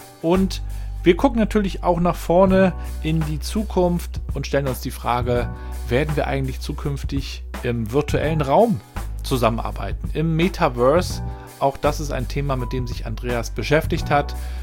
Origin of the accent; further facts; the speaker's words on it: Mecklenburg-Vorpommern, Germany; Ja, das freut mich auch, dass wir beide als Mecklenburger uns da mal austauschen können.